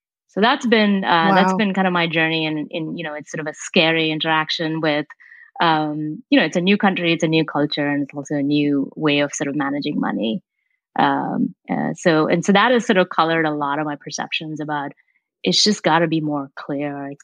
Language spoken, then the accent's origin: English; India; moved away as an adult; now in United States; I came here for college, right? And I came from India and really hadn't had any real interaction with the banking system, right?